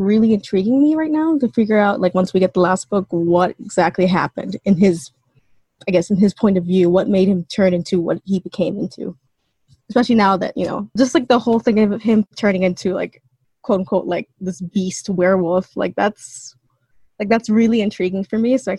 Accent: Edmonton, Alberta, Canada; I'm from Canada, Edmonton, Alberta.

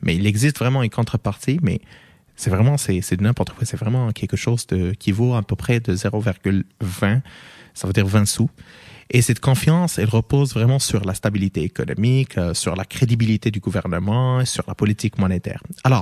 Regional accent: Morocco; French is a second language; now in Canada; moi, je viens du Maroc, donc je vais prendre, par exemple, le dirham.

